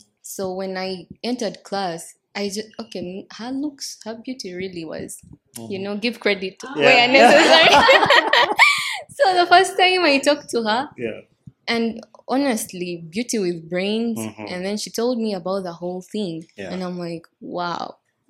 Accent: Uganda; Okay, but I usually identify myself as a Ugandan and an Indian.

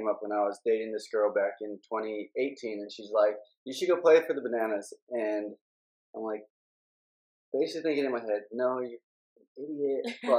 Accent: Honolulu, Hawaii, United States; So, born and raised in Honolulu, Hawaii. Born an island boy, but not born in the water.

